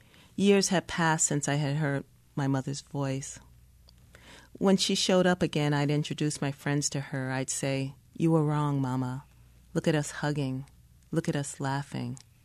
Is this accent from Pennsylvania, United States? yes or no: no; Brooklyn, New York, United States; I grew up on Madison and Knickerbocker.